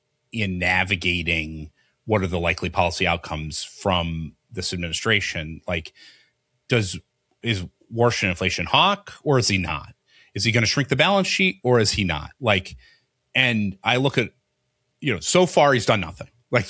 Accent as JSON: {"language": "English", "town": "Detroit", "region": "Michigan", "country": "United States", "said": "I'm from Detroit. So I'm like one third Canadian by constitution."}